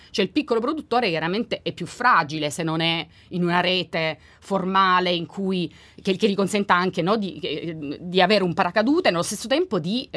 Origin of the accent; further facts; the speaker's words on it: Apulia, Italy; Io sono salentina